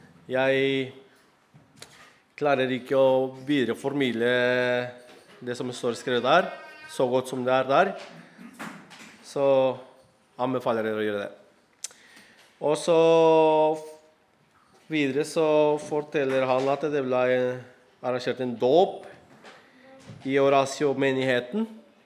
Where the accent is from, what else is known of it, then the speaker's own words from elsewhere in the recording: Arequipa, Peru; hovedsakelig en by som heter Arequipa, der jeg kommer fra.